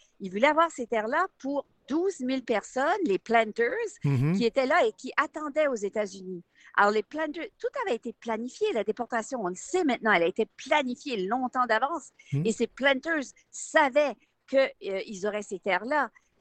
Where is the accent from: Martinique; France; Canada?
Canada; Acadia; Tu en as mangé en masse quand tu étais chez nous en Acadie.